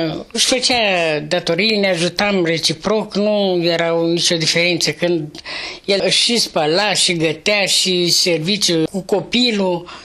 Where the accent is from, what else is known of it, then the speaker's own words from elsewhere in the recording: Lespezi, Iași County, Romania; m-am născut în Moldova, în județul Iași, Pașcan Lespezi. Copilăria, 4 clase le-am făcut în satul natal.